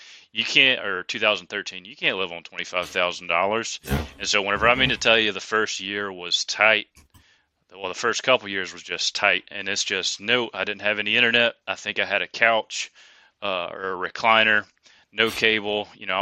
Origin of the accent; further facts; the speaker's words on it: Fayetteville, North Carolina, United States; Well, so originally I was from close to Fayetteville, North Carolina. So it's kind of a rural area, Fayetteville, mm-hmm. if anybody's familiar with that area. but I grew up around there, North Carolina native my whole life.